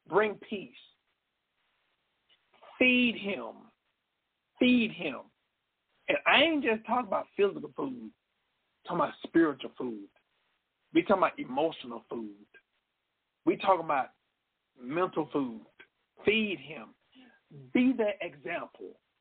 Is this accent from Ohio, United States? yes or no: no; Dallas, Texas, United States; I grew up in Dallas. I got siblings. And I went to David W. Carter